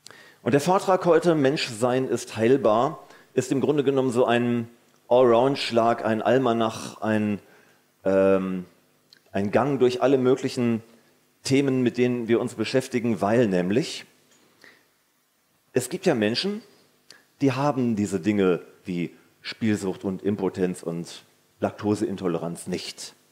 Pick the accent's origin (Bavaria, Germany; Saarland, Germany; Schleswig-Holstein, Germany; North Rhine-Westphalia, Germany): North Rhine-Westphalia, Germany; Dortmund; ich komme aus Dortmund im Ruhrgebiet und ich bin Diplompädagoge.